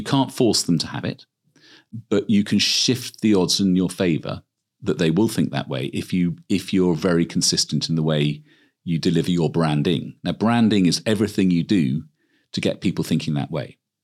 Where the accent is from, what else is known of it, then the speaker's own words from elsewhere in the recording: Swindon, South West England, United Kingdom; born there; I mean, I was born in Swindon, so it should be the club I support.